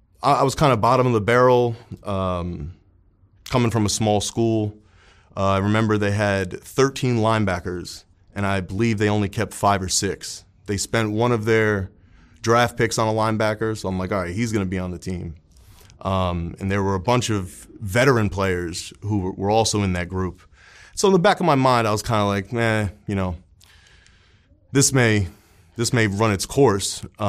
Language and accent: English; Kingston, New York, United States; Originally, I'm from Kingston, New York. Basically 45 minutes south of Albany, 90 miles north of New York City.